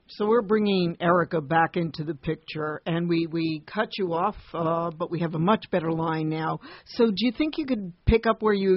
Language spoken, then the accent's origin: English; Brooklyn, New York, United States; Well, I'm from Brooklyn. It's